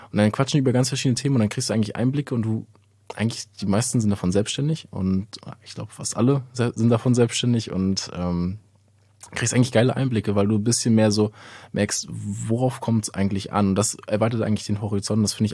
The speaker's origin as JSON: {"language": "German", "town": "Rostock", "region": "Mecklenburg-Vorpommern", "country": "Germany", "tie": "born or raised there"}